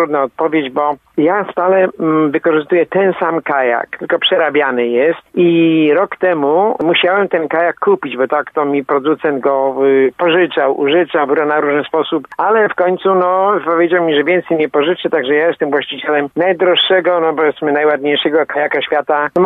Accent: Swarzędz, Greater Poland Voivodeship, Poland; now in Police, Poland; to ja jestem tak, policzaninem pochodzenia poznańskiego. Ja się urodziłem w Swarzędzu koło Poznania. Szkołę podstawową w Swarzędzu ukończyłem, tam 29 lat mieszkałem, potem wyemigrowałem do Polic

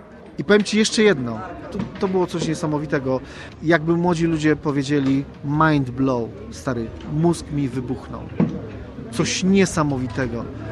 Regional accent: Jarocin, Greater Poland Voivodeship, Poland; dlatego że ja jestem z Jarocina, 13 metrów stąd mieszka moja babcia.

